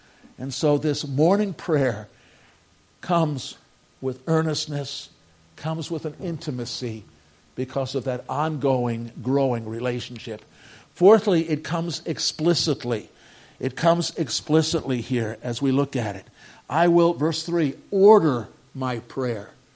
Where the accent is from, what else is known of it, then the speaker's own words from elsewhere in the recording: New York, United States; But he found that I came from New York, and he wanted to know about pizza in New York.